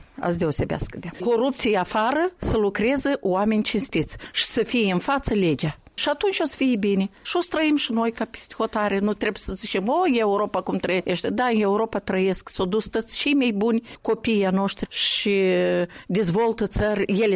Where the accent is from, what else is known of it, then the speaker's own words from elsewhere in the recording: Krasnoyarsk, Krasnoyarsk Krai, Russia; first language Russian; Romanian is a second language; moved away; Eu sunt din Krasnoiarsk, vin. Eu acolo m-am născut, acolo am trăit, pentru mine limba rusă e limba maternă, eu am învățat aici limba de stat